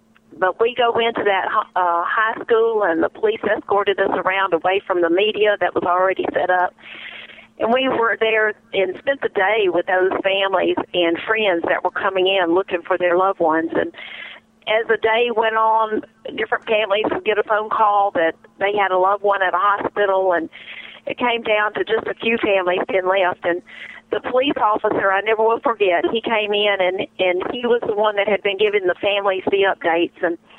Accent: the South, United States; accent: Southern; God used my southern accent as a wake-up call for this man.

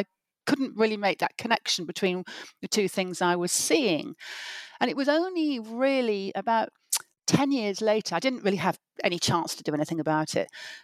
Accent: Wales, United Kingdom; the area where I grew up on the Welsh borders.

